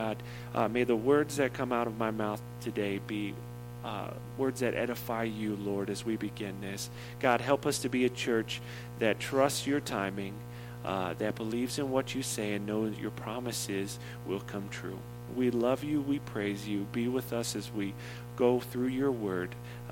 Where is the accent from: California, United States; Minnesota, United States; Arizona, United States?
Arizona, United States; Phoenix; from North Phoenix.